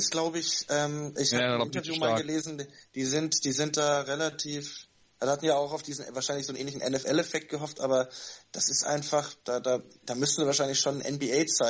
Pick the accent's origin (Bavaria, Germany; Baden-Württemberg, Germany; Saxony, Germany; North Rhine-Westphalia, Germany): Baden-Württemberg, Germany; Tübingen; Auch Walter Tigers Tübingen, so, ich komme ja da aus der Ecke